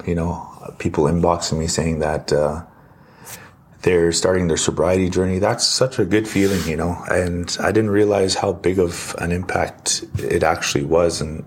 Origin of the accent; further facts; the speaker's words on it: Saddle Lake, Alberta, Canada; now in Edmonton, Canada; I just introduced myself in my Cree language. … I come from Saddle Lake, Alberta. I currently live in Edmonton, Alberta.